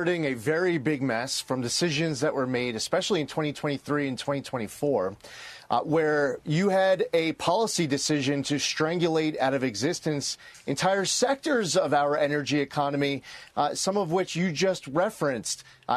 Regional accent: New York, United States; I'm a New Yorker, as you well know, Brian.

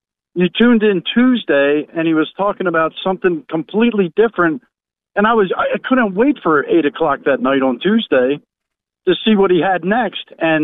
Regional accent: Jarrettsville, Maryland, United States; I'm actually from a little town north of Baltimore called Jarrettsville, Maryland.

